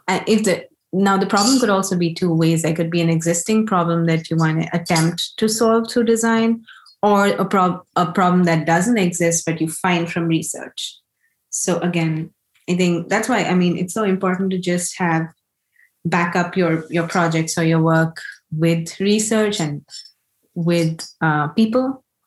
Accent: Delhi, India; I was born in Delhi, went to school, did my graduation, worked in Delhi. So I've literally been in one city all my life.

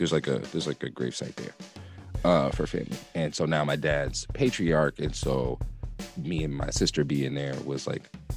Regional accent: Kansas, United States; this is what I love to tell people about my takeaways as an American a black Kansan going to Uganda for the first time.

